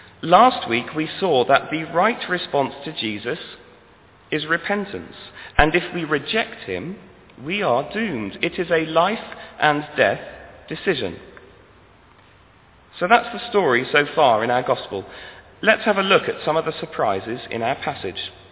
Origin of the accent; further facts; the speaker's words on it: Pakistan; When I was a boy growing up in Pakistan, we were expecting some friends for dinner, and we had a power cut, which was not unusual.